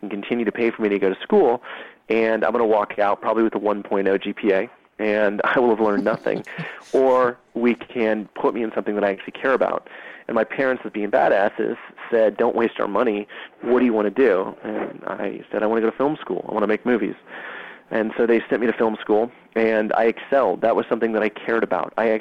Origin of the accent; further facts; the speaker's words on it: Kansas, United States; I think that I grew up in Midwest Kansas and I never was really good at school